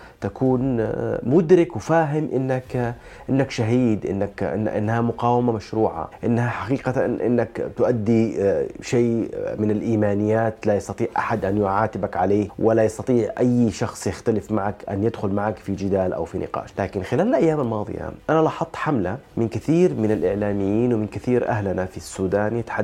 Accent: Yemen; لأنه نحن كيمنيين لدينا قناعة كاملة بأن ما يقوم به

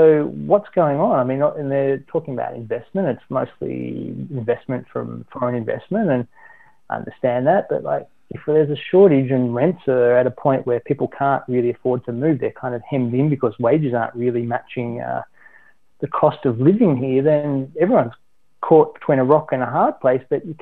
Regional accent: Melbourne, Victoria, Australia; moved away; I'm from Melbourne, but I mean, winters there are, you know, barely drops below 4 or 8 degrees.

